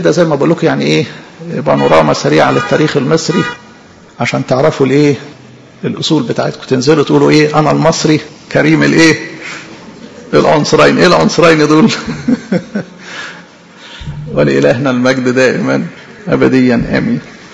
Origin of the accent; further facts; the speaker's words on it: Egypt; إحنا لو يعني إحنا مصريين بالحق الرجل ده نجله جدا